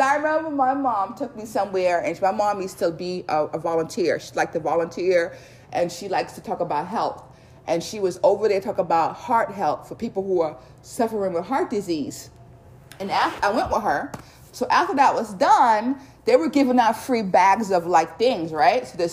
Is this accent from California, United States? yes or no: no; Harlem, New York, United States; Because I grew up in Harlem. Harlem is the black mecca, but it also changed into an area with infestation of drugs